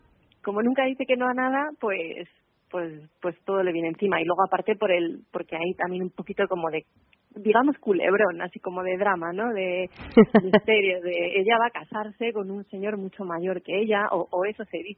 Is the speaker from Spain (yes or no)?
yes; Bilbao, Basque Country, Spain; soy de Bilbao y viajera, intrépida no sé si tanto, pero me gusta mucho la aventura.